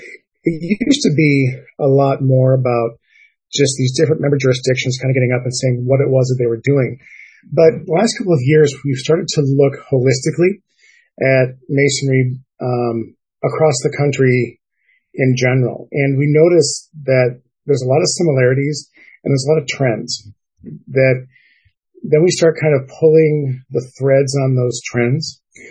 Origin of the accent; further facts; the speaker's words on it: Wisconsin, United States; now in Ohio, United States; I come from Wisconsin, you know, and we sort of joke about Wisconsin against the world. And even though I live in Ohio, there's still kind of the, you know, Midwest against the world.